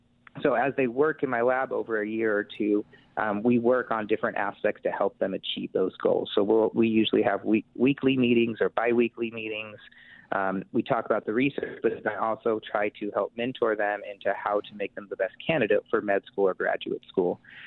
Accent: California, United States; moved away as an adult; So I am originally from California. I ended up moving to the UP up in Marquette, Michigan, and going to Northern Michigan University.

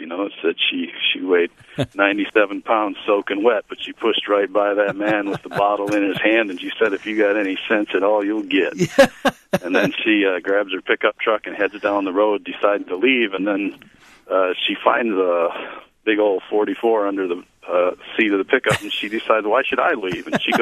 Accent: Wisconsin, United States; We're from Wisconsin, and in Wisconsin we say forward.

